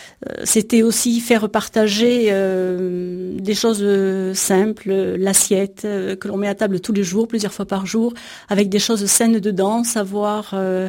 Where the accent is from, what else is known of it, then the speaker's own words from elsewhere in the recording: Provence-Alpes-Côte d'Azur, France; now in Aude, France; Je suis provençale d'origine